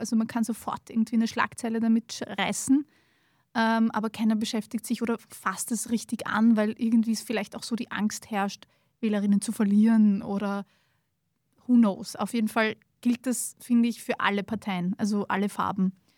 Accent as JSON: {"language": "German", "country": "Austria", "said": "wenn ich das als Österreicher lese, denke ich mir, ja, das passt schon"}